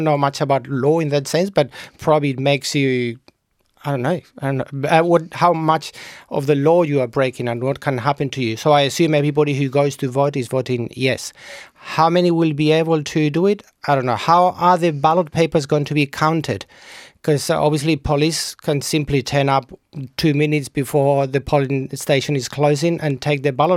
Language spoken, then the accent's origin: English; Madrid, Community of Madrid, Spain; also born or lived in south of Spain; I was born in the south of Spain. My parents are Catalan. I speak Catalan. And I grew up in Madrid.